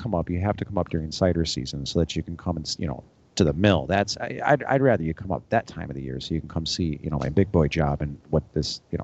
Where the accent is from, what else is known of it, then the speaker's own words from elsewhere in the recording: New York, United States; Well, but Rick, you have to understand, I still haven't had real pizza, and I'm from New York.